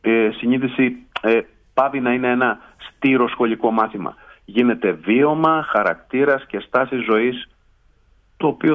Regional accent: Alexandroupoli, Eastern Macedonia and Thrace, Greece; και εγώ επειδή κατάγομαι από την Αλεξανδρούπολη, αμέσως αντιδράσαμε

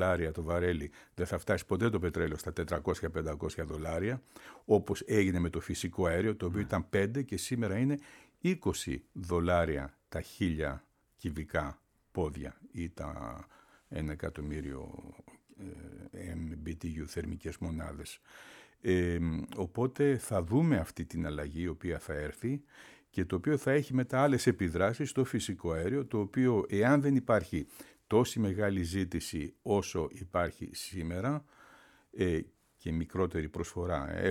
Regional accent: Western Macedonia, Greece; Πρώτα απ' όλα κατάγομαι από τη Δυτική Μακεδονία.

